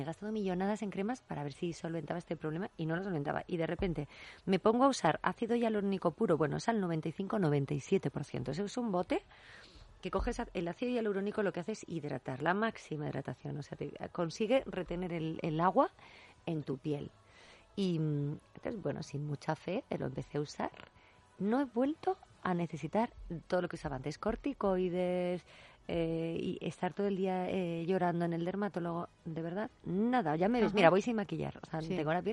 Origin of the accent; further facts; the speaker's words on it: Vitoria, Basque Country, Spain; son de mi tierra, yo soy de Vitoria, y en Vitoria hay una marca de cosmética modernísima que compite internacionalmente con las mejores marcas